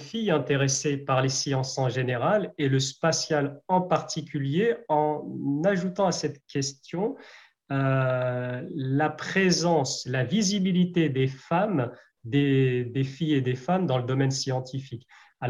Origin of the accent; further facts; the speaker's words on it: France; en tant que Français et Européens